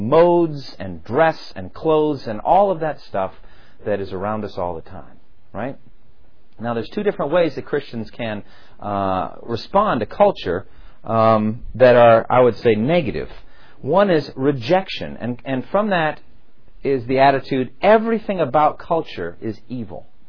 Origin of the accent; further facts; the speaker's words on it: United States; I learned, for example, that I, as an American, very much value my personal space.